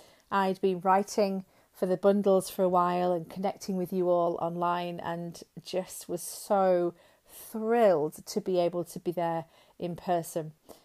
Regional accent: Yorkshire and the Humber, United Kingdom; accent: Yorkshire; You can hear me doing my traditional Yorkshire accent.

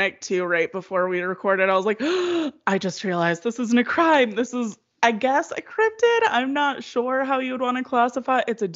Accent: Waterford, Michigan, United States; Oh, I was from Waterford.

